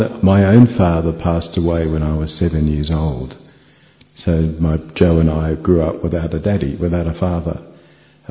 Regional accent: Australia; I'm Australian.

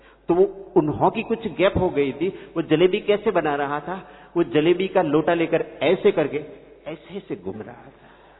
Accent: Gujarat, India; मैं गुजरात से हूँ

